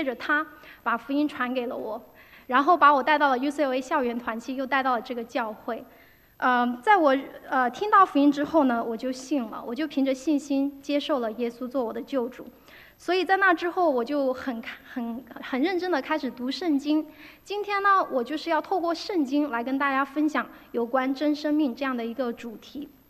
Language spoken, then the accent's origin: Chinese; Hunan, China; 我是湖南人啊，我们那个地方有很多的山，就是不是很高的那种山